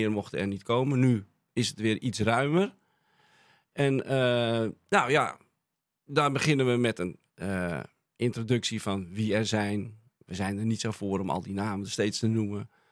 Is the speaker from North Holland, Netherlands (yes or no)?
yes; Hilversum, North Holland, Netherlands; ik ben een geboren en getogen Hilversummer. Ik zeg, maar wel uit Indische ouders.